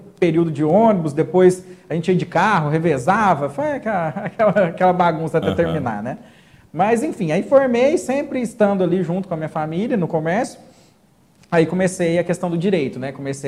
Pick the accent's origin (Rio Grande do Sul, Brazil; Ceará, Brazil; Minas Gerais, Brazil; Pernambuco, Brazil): Minas Gerais, Brazil; São Sebastião do Paraíso; Eu sou nascido e criado aqui em São Sebastião do Paraíso, né? Paraisense. Amo a nossa cidade, né? Falo assim que realmente aqui é o paraíso mesmo. Minha família tem origens aqui de Paraíso também, é uma família que está no comércio há mais de 50 anos aqui, né?